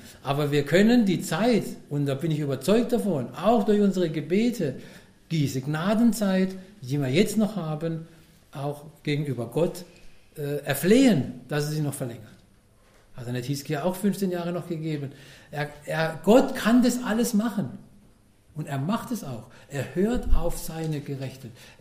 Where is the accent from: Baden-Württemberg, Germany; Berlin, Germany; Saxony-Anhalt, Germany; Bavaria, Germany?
Baden-Württemberg, Germany; Karlsruhe; ich komme aus Karlsruhe, da hat 300.000 Einwohner